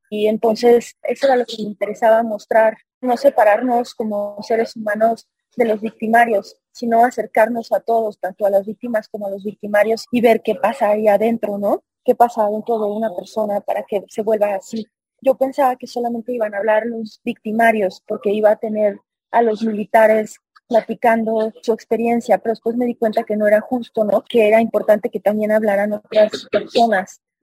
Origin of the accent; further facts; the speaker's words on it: Mexico; yo siendo una mujer mexicana, no soy guatemalteca, y siendo una mujer se consideraría blanca